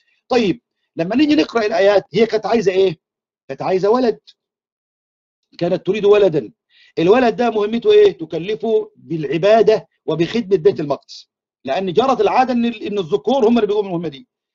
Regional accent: Egypt; وفي مثل كده بيقولوه عندنا في الريف المصري

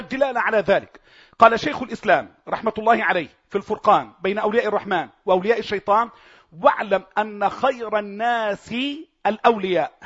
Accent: Egypt; فالناس النصابة دي عندنا في مصر، يعني مثلا خليني في مصر

